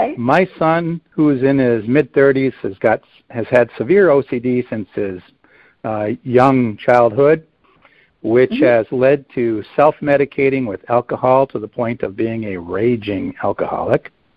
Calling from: Minneapolis, Minnesota, United States; Minneapolis.

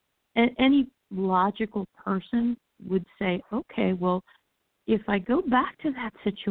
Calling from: Florida, United States; I'm calling from Florida.

